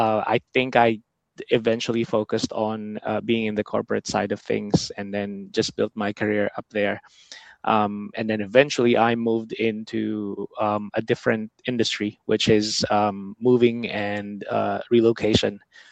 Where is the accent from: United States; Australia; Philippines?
Philippines; Central Luzon; moved away as an adult; also born or lived in Singapore; I grew up in the Philippines, born and raised in the province of Pampanga. And then after uni and also a couple of years working in the Philippines, I decided to move to Singapore for more work experience.